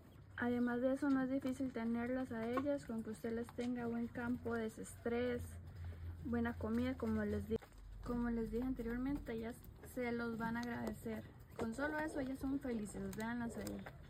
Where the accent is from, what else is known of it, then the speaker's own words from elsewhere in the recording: Costa Rica; Como les digo, yo soy de Costa Rica